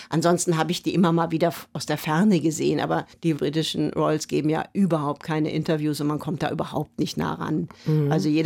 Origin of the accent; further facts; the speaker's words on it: Cologne, North Rhine-Westphalia, Germany; ich bin ja Kölnerin eigentlich